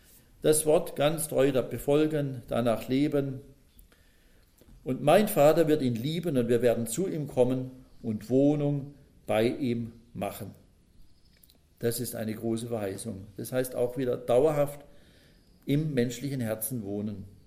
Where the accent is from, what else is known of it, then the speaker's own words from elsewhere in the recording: Pforzheim, Baden-Württemberg, Germany; der ging in meiner Heimatstadt Pforzheim zur Schule